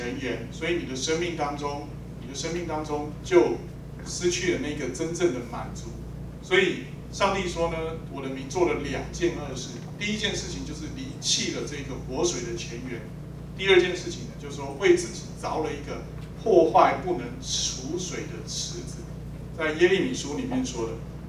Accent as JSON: {"language": "Chinese", "country": "China", "said": "我们中国人是很有智慧的"}